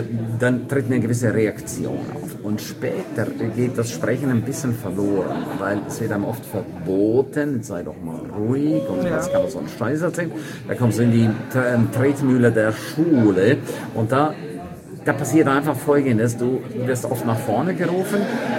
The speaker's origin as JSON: {"language": "German", "town": "St. Moritz", "region": "Graubünden", "country": "Switzerland", "tie": "born or raised there", "said": "Diese Trainings finden in meiner Heimatstadt, in St. Moritz."}